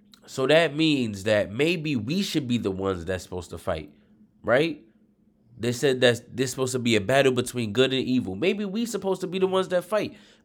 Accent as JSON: {"language": "English", "town": "Brooklyn", "region": "New York", "country": "United States", "said": "and I'm from Brooklyn, that's why I say God like that, right?"}